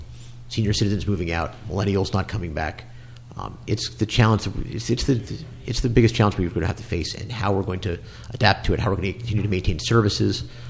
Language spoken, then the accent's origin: English; New Jersey, United States; I grew up in Hunterdon County. Came here in 1974, right here to Flemington.